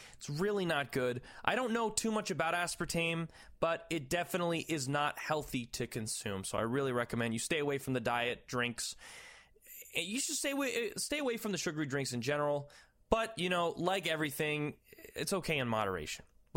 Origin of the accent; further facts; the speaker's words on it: Newfoundland and Labrador, Canada; You know, I'm from Newfoundland, okay? I've got Irish blood. I've got Irish descent.